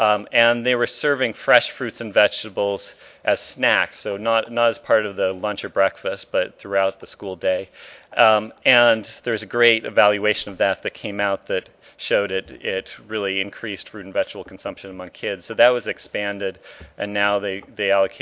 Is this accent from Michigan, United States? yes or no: no; Portland, Oregon, United States; I'm from Portland, Oregon, and worked on the advocacy at the state level there.